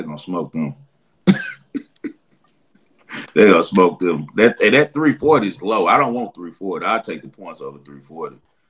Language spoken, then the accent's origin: English; Texas, United States; now in Nevada, United States; The high school football is better than people think in Nevada. That was surprising me when I came here from Texas.